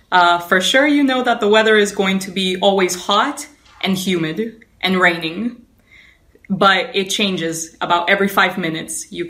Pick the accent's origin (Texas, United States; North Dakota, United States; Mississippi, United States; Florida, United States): Florida, United States; also born or lived in Havana, Cuba; now in Pembroke Pines, United States; I was born in Havana, Cuba, and I lived there until I was about 7 years old, and then I moved to Florida.